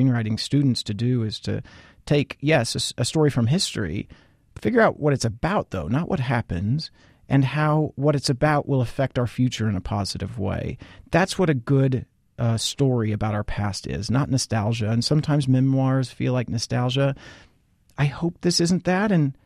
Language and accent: English; Texas, United States; You know, you learn as a Texan to stand up straight and tall and strong, defend yourself, and demand the full thing.